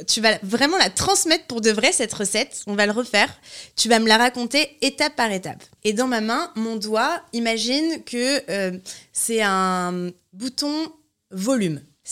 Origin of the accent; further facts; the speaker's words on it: France; Regarde, moi aussi, je garde un peu ces « e ». En plus, on est français.